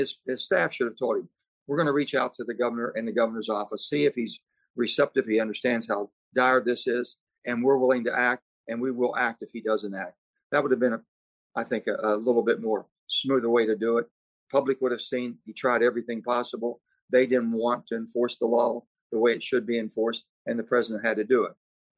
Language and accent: English; Pennsylvania, United States; You might be in Pittsburgh, close to my hometown.